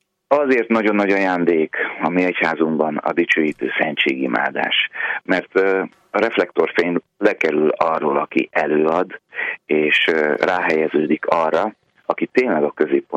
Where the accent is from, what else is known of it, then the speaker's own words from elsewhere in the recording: Budapest, Hungary; A Szent Család templomban nőttünk föl a Terézvárosban.